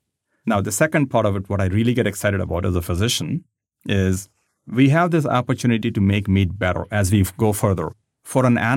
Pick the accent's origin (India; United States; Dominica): India; I grew up in India. My dad's a veterinarian. So I grew up around animals and I grew up eating meat.